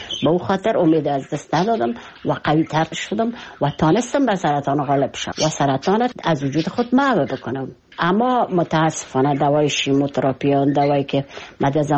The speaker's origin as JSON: {"language": "Persian", "region": "Kabul", "country": "Afghanistan"}